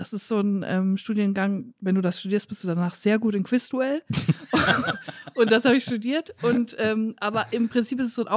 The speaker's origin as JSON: {"language": "German", "town": "Siegen", "region": "North Rhine-Westphalia", "country": "Germany", "accent": "Siegerländer Platt", "said": "Ich komme aus Siegen, ja."}